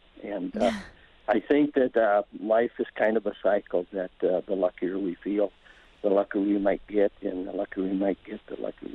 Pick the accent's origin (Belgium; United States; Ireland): Ireland; I'm Irish, and this is kind of timely.